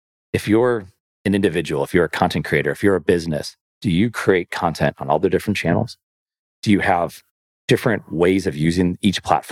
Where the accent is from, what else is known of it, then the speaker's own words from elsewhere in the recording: Buffalo, New York, United States; We're very defensive. We're very ownership. We're like, I'm from Buffalo.